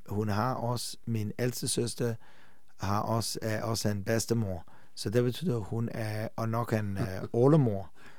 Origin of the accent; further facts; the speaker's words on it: England, United Kingdom; born there; Danish is a second language; Nej, jeg er født i England.